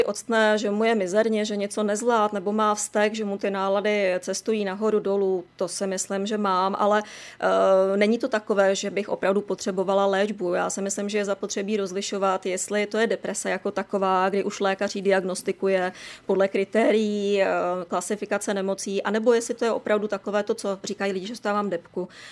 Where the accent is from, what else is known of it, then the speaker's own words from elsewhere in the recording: Liberec, Liberec Region, Czechia; jsem Liberečák